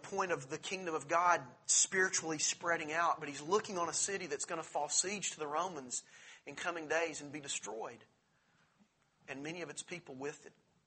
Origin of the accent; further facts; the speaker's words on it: the South, United States; accent: southern; I've realized that in my southern accent, sometimes things need to be clarified.